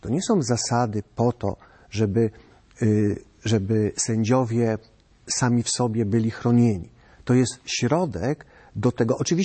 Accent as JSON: {"language": "Polish", "town": "Kraków", "region": "Lesser Poland", "country": "Poland", "said": "na przykład my tutaj jesteśmy z Krakowa"}